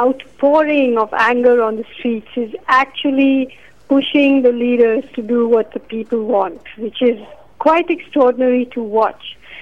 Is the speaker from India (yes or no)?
yes; India; I felt, as an Indian, I felt, it was a moral obligation of a kind on my part